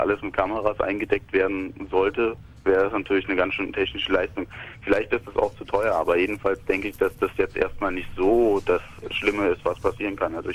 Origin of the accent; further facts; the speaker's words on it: Russia; now in Germany; ich bin Russe, ich bin selber Ausländer, ich habe einen russischen Pass.